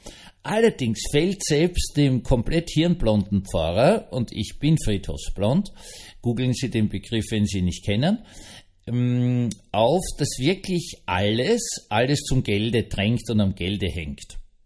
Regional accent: Austria; und das musste ich jetzt als Österreicher sagen

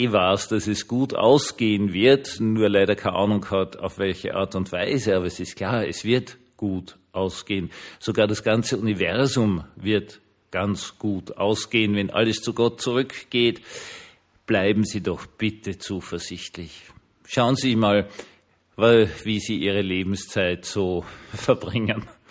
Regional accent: Vienna, Austria; Gut, ich bin Österreicher und Herumjammern ist eine österreichische Spezialdisziplin.

